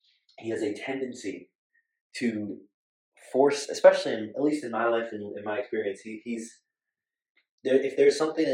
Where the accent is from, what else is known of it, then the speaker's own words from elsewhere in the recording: New York, United States; I'm your typical 27-year-old New Yorker, born and raised in New York, who's far too aggressive of a driver, and works in the city in construction.